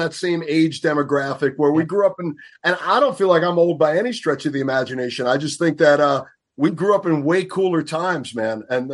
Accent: New York City, New York, United States; the ironic thing that I'm in the band is, you know, I grew up in the Bronx.

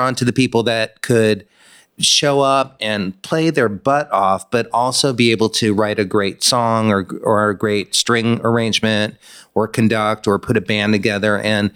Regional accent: Miami, Florida, United States; I was born and raised in Miami.

